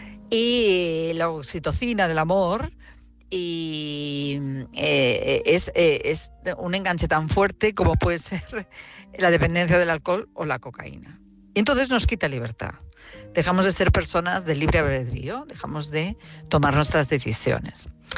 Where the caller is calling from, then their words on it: Madrid, Community of Madrid, Spain; de Madrid.